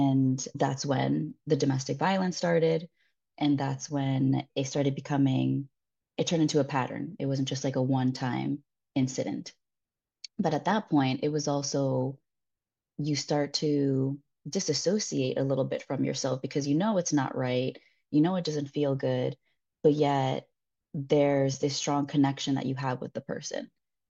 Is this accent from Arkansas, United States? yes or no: no; New York, United States; moved away as an adult; now in Spain; I'm an expat. So I'm a New Yorker who has now moved to Spain. I've been here now 6 years